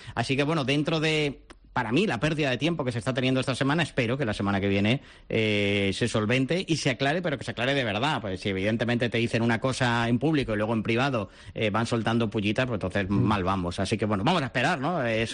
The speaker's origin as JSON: {"language": "Spanish", "region": "Extremadura", "country": "Spain", "said": "porque somos extremeños, nos llevemos bien"}